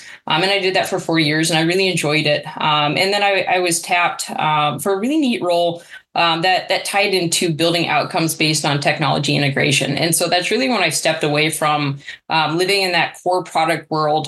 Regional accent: Maine, United States; I grew up in Maine. I either say a small town in Maine or a suburb of Boston.

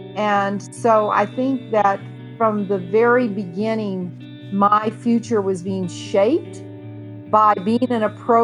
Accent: Smyrna, Georgia, United States; now in Steamboat Springs, United States; A little tiny town called Smyrna, Georgia.

